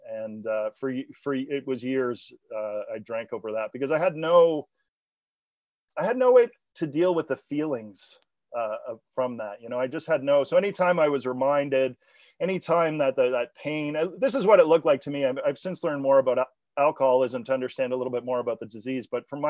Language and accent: English; Atlantic Canada, Canada; I'm from the East Coast of Canada, and we have a reputation with the rest of the country as being big drinkers.